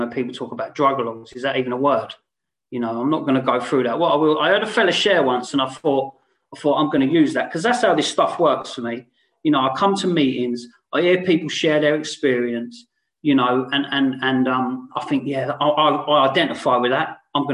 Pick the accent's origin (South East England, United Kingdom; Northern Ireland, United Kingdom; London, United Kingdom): South East England, United Kingdom; Basingstoke; because I'm from Basingstoke originally, I remember driving away from the town